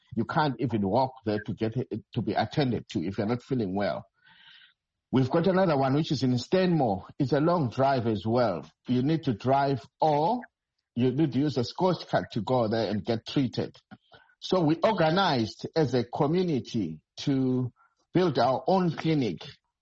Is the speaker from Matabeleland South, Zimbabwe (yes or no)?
yes; Gwanda, Matabeleland South, Zimbabwe; I come from Gwanda, north of Gwanda. The area is called Dambashogo. It's a community which doesn't have a clinic. Our clinics are a very long walk.